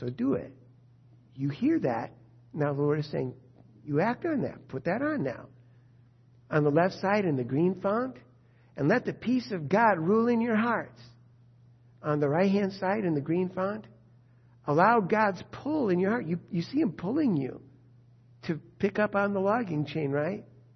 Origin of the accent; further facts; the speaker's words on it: United States; All right, so, you know, I'm an American. I feel the weirdness of that.